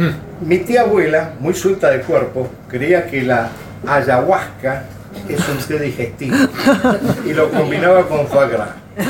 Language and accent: Spanish; Buenos Aires, Argentina; moved away as an adult; also born or lived in Córdoba, Argentina / Caracas, Venezuela; Mi infancia fue en Buenos Aires, donde los amores y las separaciones vienen con … de fondo y deuda en el café de la esquina.